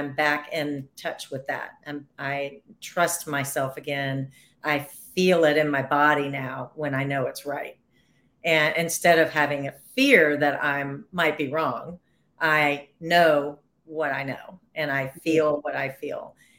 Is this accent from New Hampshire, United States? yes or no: no; Nashville, Tennessee, United States; And so, because I'm from Nashville, Tennessee, I gave everybody a country music star name.